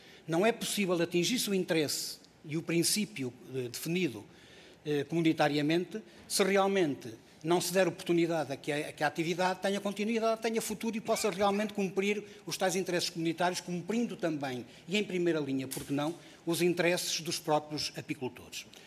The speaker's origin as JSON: {"language": "Portuguese", "town": "Vila Pouca de Aguiar", "region": "Vila Real", "country": "Portugal", "tie": "born or raised there", "said": "Eu sou natural de Vila Pouca da Guiar, do distrito de Vila Real. Desde pequenino me habituei a ser mordido ou a ser ferrado pelas abelhas. Exatamente, porque a casa de morada da minha família era numa encosta, na chamada Encosta da Cruz"}